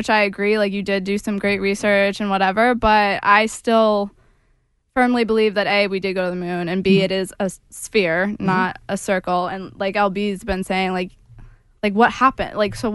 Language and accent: English; United States; First of all, as an American, I am insulted that he is saying we didn't go to the moon